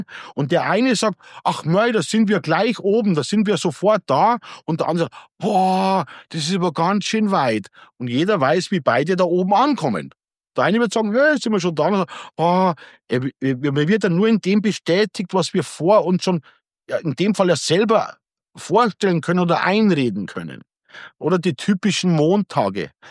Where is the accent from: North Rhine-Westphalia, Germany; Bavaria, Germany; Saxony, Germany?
Bavaria, Germany; Deggendorf; ich komme ja aus der Nähe von Deckendorf und bei uns ist BMW in der Nähe